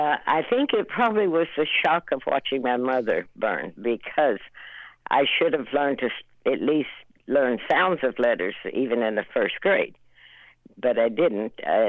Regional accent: Oklahoma, United States; which of course we came from Oklahoma, so I'd already heard that these were bad people, but not from my family.

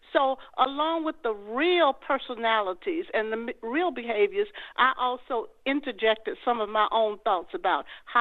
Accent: Eufaula, Alabama, United States; I'm from Alabama, Eufaula, Alabama, and believe it or not, I lived in an integrated neighborhood back in the early 50s.

